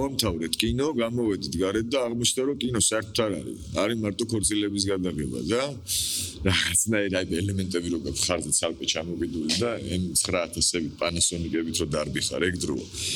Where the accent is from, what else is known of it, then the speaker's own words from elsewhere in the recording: Ozurgeti, Guria, Georgia; იმიტომ რომ ბავშვობა გურიაში გავიბადე, გავიზარდე, ყველა არ დადეგებს იქ ვატარებდი და იქ ატარებენ დღესაც ჩემი შვილები